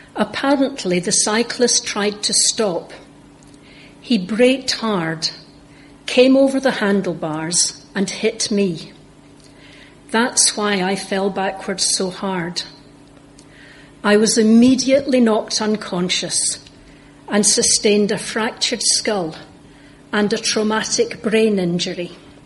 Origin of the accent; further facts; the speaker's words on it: Largs, Scotland, United Kingdom; my hometown of Largs on the west coast of Scotland